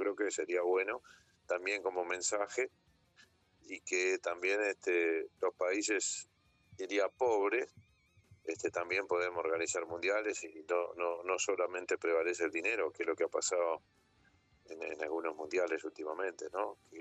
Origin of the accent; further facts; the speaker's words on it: Uruguay; imagínese que además como uruguayo, este sería un acontecimiento brutal